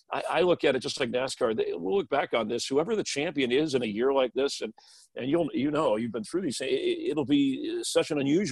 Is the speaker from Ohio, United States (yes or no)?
no; Florida, United States; So I grew up in Florida. I'm a warm weather guy.